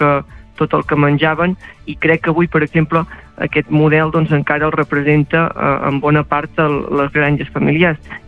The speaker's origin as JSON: {"language": "Catalan", "town": "Parlavà", "region": "Catalonia", "country": "Spain", "said": "jo sóc de Parlavà, que és un poble mig al Baix Empordà. Tinc 18 anys. En la casa tenim vaques de net"}